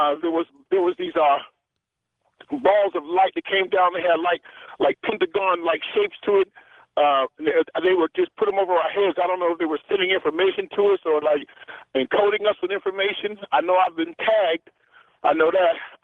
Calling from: Pennsylvania, United States; I'm calling you from Western Pennsylvania. I love your show.

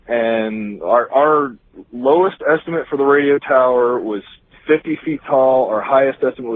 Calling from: Iowa, United States

